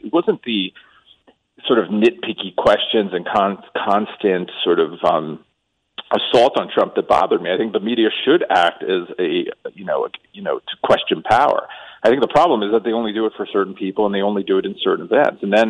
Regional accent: New York, United States; Well, you know, I grew up in New York, in the New York area when this stuff was going on.

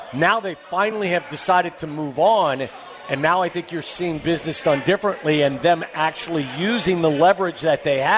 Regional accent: Cincinnati, Ohio, United States; Listen, I come from Porkopolis. That's what they called Cincinnati back several decades

